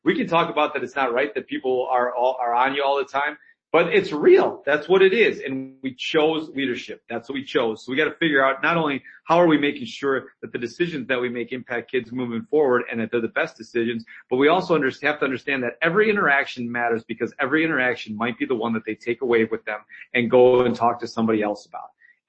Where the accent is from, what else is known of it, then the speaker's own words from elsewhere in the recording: Fall Creek, Wisconsin, United States; I am from Fall Creek, Wisconsin.